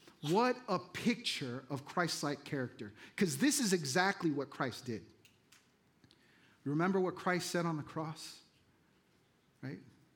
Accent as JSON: {"language": "English", "town": "Vallejo", "region": "California", "country": "United States", "said": "you know, I'm from Vallejo."}